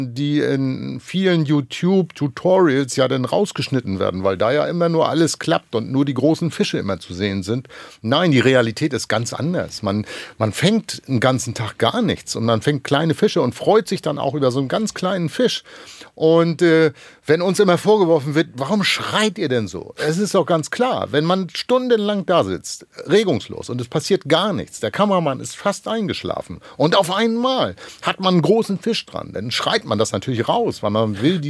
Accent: Travemünde, Schleswig-Holstein, Germany; Ich habe als kleiner Junge in Travemünde bei meinem Großvater geangelt, gelebt.

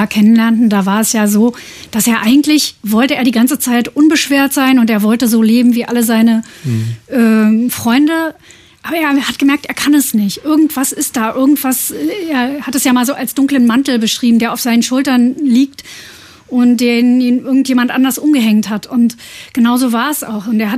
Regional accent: East Germany, Germany; wir dachten, weil wir sind ja aus dem Osten, wir stehen automatisch auf der richtigen Seite

